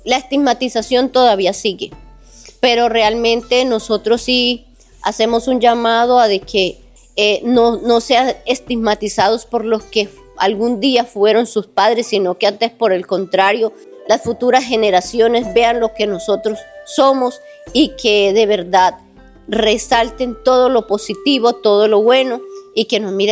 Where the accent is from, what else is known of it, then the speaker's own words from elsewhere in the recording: Colombia; como somos todos los colombianos.